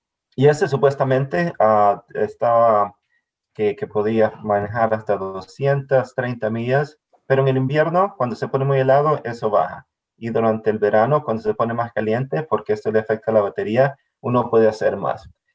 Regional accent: El Salvador; now in United States; Ha nacido y crecido en El Salvador, pero he vivido aquí en el Valle de Hudson ya 20 años

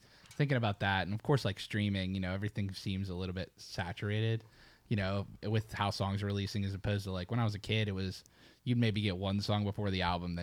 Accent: Pennsylvania, United States; You know, I'm from Western Pennsylvania, so we would travel and go to the Dusty

